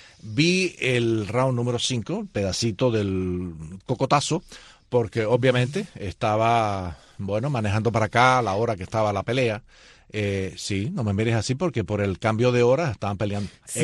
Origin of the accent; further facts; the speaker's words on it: Cuba; Independientemente de que tengamos el pasaporte de otro país en el bolsillo, nosotros seguimos siendo cubanos y lo seguiremos hasta el último momento de nuestra existencia